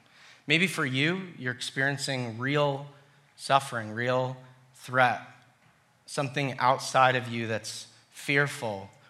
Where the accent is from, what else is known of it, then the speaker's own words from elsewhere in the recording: New York, United States; I'm a New Yorker. We have humidity.